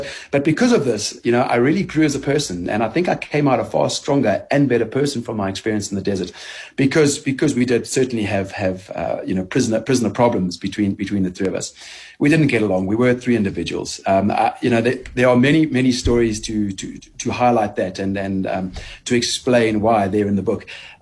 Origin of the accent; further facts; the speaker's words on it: South Africa; I'm South African. I can't write Arabic